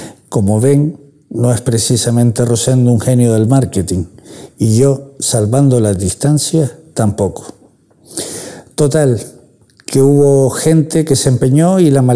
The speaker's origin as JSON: {"language": "Spanish", "region": "Canary Islands", "country": "Spain", "accent": "Canarian", "said": "está escrito, cómo no, en canario. De ahí su título. Y lo de maldita es un guiño precisamente a nuestro dialecto."}